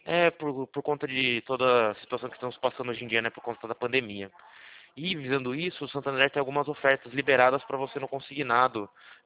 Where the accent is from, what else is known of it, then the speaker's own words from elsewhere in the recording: Itu, São Paulo, Brazil; Eu sou de Itu.